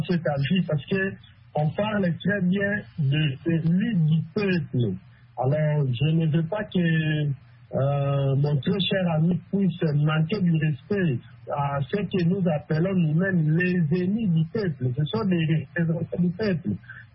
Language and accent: French; DR Congo; Mais chez nous, en République démocratique du Congo